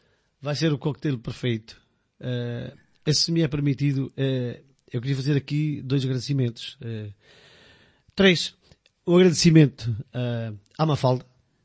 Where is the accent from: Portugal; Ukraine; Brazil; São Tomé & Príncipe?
Portugal; Fermentelos, Aveiro; Nascido e criado em Fermentelos, trabalho em Lisboa, mas trabalho com a banda e com o Orfeão aqui em Ilha, portanto já estou em Ilha há quase 20 anos